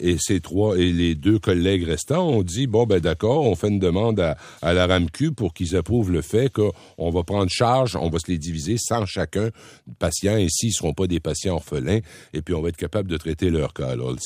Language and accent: French; Rimouski, Quebec, Canada; dans le Bas-Saint-Laurent, près de ma ville natale de Rimouski.